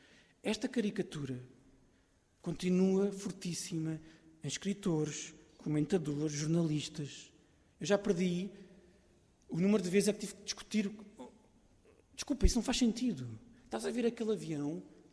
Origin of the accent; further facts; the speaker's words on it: Portugal; tem a ver com a nossa autoperceção enquanto portugueses